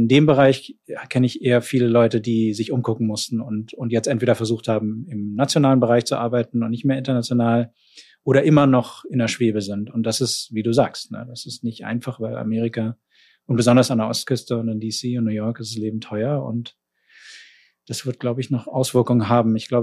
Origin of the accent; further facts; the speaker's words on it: Berlin, Germany; ich bin eigentlich mit sehr viel Armee und so aufgewachsen in West-Berlin